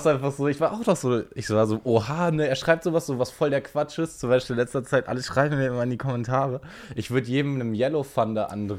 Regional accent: Dortmund, North Rhine-Westphalia, Germany; also ich komme aus Dortmund

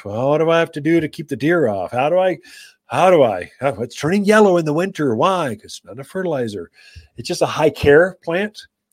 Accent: Arizona, United States; It's, look, I'm from Arizona. You can tell.

